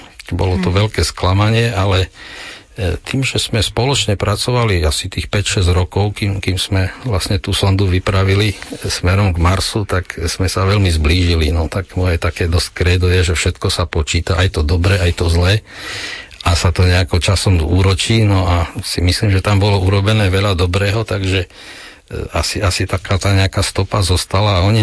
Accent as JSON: {"language": "Slovak", "town": "Michalovce", "region": "Košice Region", "country": "Slovakia", "said": "Tak ja pochádzam od Michaloviec"}